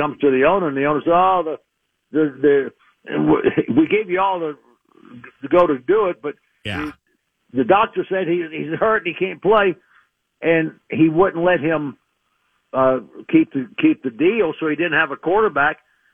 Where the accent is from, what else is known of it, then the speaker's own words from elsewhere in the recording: Athens, Georgia, United States; I grew up in Athens, and while we were there, we won the SEC championship